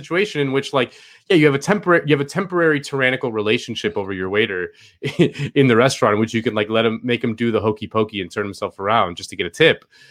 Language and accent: English; Spain; Something that I grew up in Spain, and in Spain, people just have like a different priority set